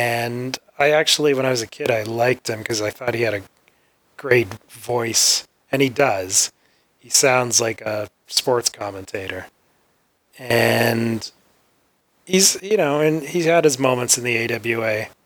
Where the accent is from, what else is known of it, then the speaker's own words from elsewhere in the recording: Calgary, Alberta, Canada; as a Canadian, or at least one growing up in Calgary, Canada, we could never get those.